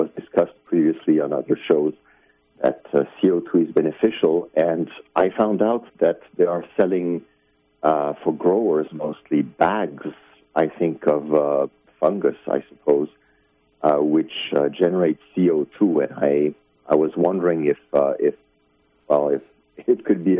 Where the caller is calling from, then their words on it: Finland; Hi, I am calling from Finland on the longest night of the year.